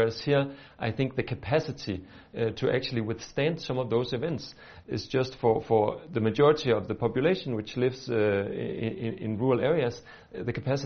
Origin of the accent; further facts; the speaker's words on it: Denmark; I'm from Denmark.